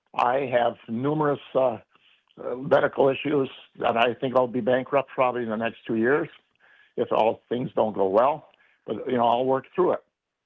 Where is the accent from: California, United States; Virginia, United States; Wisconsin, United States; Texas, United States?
Wisconsin, United States; Milwaukee; As a boy growing up in Milwaukee, I was shelled out of that city at age 7.